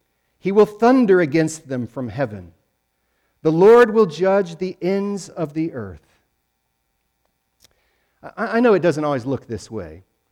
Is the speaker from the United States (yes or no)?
yes; Casper, Wyoming, United States; the town that I grew up in Casper, Wyoming.